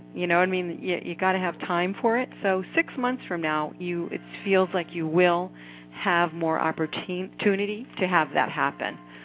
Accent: California, United States; Oh, good, my hometown.

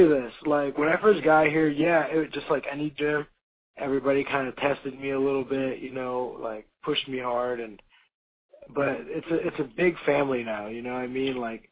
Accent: Monterrey, Nuevo León, Mexico; English is a second language; now in United States; I'm from Monterrey, Nuevo León. Right there, northern part of Mexico. All my family's down there.

